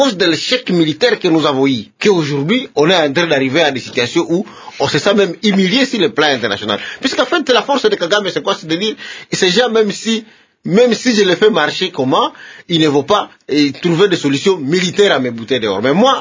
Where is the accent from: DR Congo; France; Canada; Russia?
DR Congo; Kivu; moi je suis élu de Goma, je suis de Kivu, je suis de Kivu.